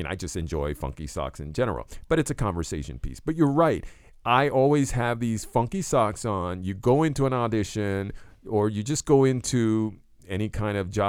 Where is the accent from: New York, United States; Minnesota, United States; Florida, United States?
Florida, United States; also born or lived in Caribbean; now in New England, United States; for years, growing up in the Caribbean and in Florida, I didn't wear socks.